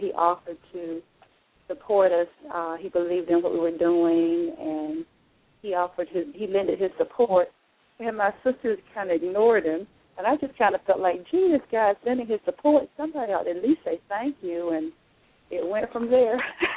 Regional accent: Raleigh, North Carolina, United States; I am from Raleigh, North Carolina.

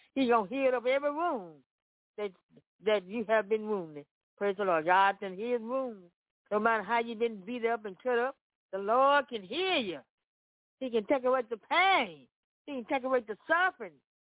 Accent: Memphis, Tennessee, United States; Yes, I am. Yes, I am. We're from Memphis, Tennessee.

